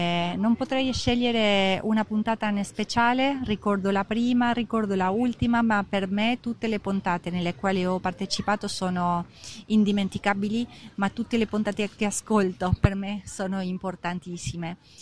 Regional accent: Argentina; posso fare ponte tra la mia terra di origine, chiamata per adesso Argentina

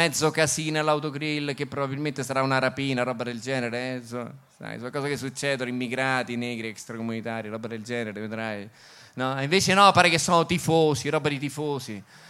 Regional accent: Calabria, Italy; sarà che io sono calabrese, a me piace il piccante

